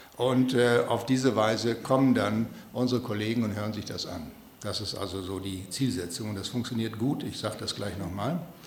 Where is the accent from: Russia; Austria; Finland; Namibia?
Namibia; moved away as an adult; also born or lived in Göttingen, Germany / California, United States; ich komme aus Namibia, bin dort geboren und aufgewachsen, nach dem Abitur nach Göttingen zum Studium der Physik, nach dem Diplom nach Amerika, nach Kalifornien zum Postgraduate-Studium